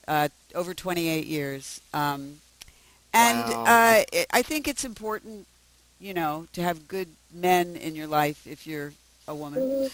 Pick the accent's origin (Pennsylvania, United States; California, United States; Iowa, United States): Pennsylvania, United States; Philadelphia; I grew up in Philadelphia, so we had a lot of snow.